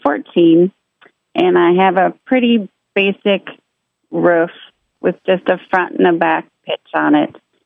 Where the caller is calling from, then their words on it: Iowa, United States; I'm calling you from Iowa.